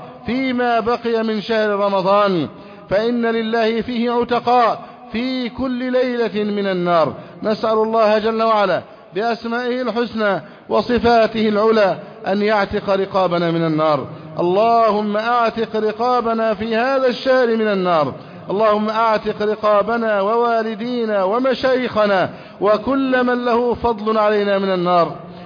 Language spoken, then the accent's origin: Arabic; Egypt; اللهم احفظ بلدنا مصر أمنا أمانا